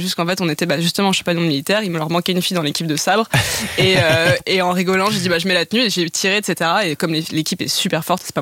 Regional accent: Paris, Île-de-France, France; et je suis parisienne, donc je sais ce que je dis

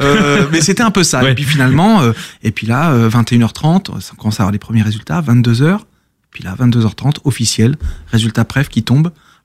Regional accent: Strasbourg, Grand Est, France; C'est-à-dire que je suis de Strasbourg, j'ai fait une école en énergie

